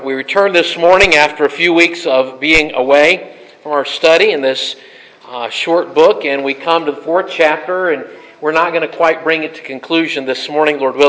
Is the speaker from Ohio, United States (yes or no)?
no; Ellenboro, North Carolina, United States; I grew up in Ellenboro, and I can assure you, Chimney Rock is not there.